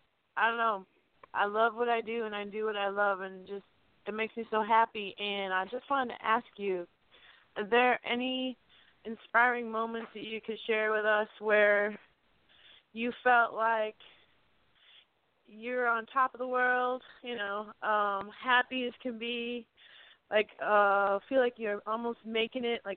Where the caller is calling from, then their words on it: Massachusetts, United States; I'm calling from Western Massachusetts.